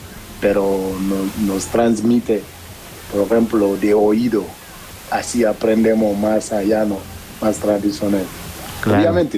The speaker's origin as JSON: {"language": "Spanish", "country": "Mexico", "said": "Bueno, obvio, yo también soy mexicano, ¿no?"}